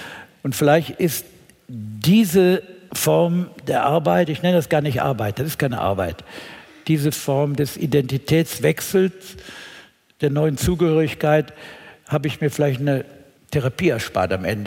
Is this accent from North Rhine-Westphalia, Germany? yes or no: yes; Cologne, North Rhine-Westphalia, Germany; in meiner Heimatstadt Köln gab es nicht mal Kältebusse